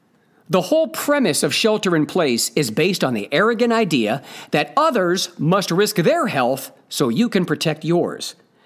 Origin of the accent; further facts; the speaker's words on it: Ohio, United States; it was written by someone I don't know who lives in Ohio, my home state